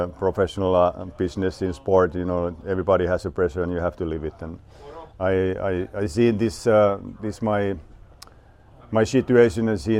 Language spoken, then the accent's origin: English; Finland; English is a second language; of all, I'm the first head coach in a Czech team, and then the world championship tournament is in my home country in Finland.